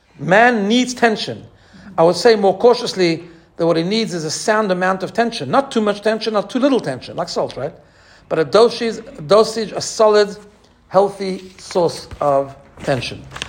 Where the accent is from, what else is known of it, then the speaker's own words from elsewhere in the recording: Johannesburg, Gauteng, South Africa; when I grew up in Johannesburg, he lived around the corner.